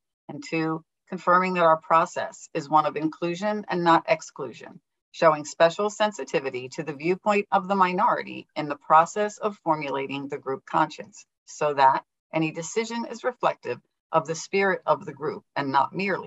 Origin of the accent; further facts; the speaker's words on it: Pennsylvania, United States; I'm from the outside suburbs of Philly out in Penn